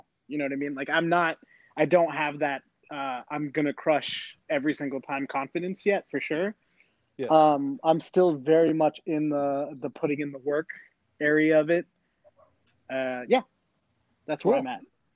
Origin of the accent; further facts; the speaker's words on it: Kanab, Utah, United States; It is a small town called Kanab, Utah.